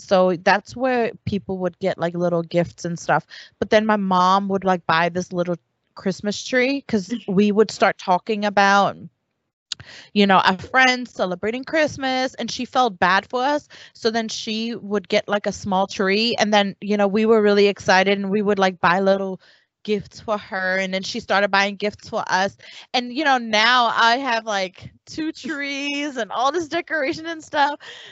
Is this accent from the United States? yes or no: no; Germany; because we were raised in Germany at the time, like in elementary school, actually throughout even high school, there was Bible study in school still.